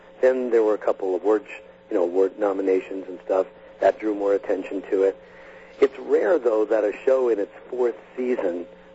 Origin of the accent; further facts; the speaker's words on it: Green Bay, Wisconsin, United States; and then I grew up in Green Bay, Wisconsin. Don't ask me how they ended up there.